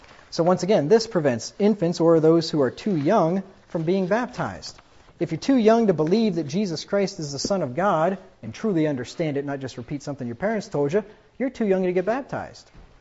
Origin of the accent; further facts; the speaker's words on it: England, United Kingdom; I'm an Englishman.